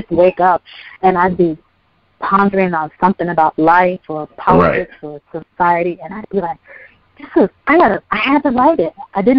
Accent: New York, United States; born there; also born or lived in Puerto Rico; I was born in New York, and I lived all up and down the East Coast states and in Puerto Rico. My background is racially unmixed, and ethnically I'm Puerto Rican.

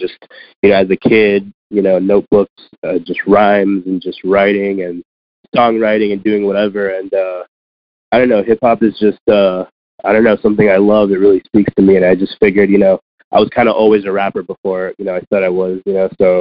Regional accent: Miami, Florida, United States; Obviously, I'm from Miami, but it's not New York

